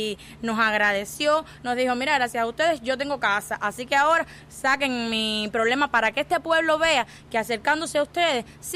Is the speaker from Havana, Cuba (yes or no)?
no; San Pedro de Mayabón, Matanzas, Cuba; Vengo del municipio de Los Jarabos, específicamente de San Pedro de Mayabón. Tengo que decir mi pueblito porque soy una guajira orgullosa.